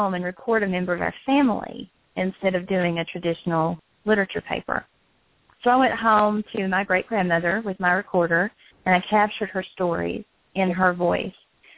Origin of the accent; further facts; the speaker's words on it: Appalachia, United States; And that excerpt resounds with me as an Appalachian and as an educator, because how we talk about our language matters just as much as how we use it.